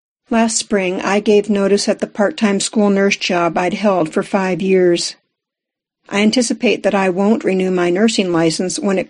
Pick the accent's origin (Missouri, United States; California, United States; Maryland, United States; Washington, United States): Washington, United States; Lopez Island; I'm a writer from Lopez Island, Washington, where I attend Lopez Island Preparative Meeting